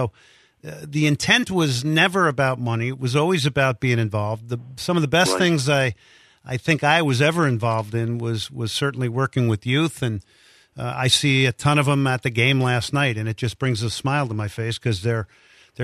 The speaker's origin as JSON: {"language": "English", "region": "New Jersey", "country": "United States", "tie": "born or raised there", "said": "a lot of my teammates in college and peers growing up in New Jersey."}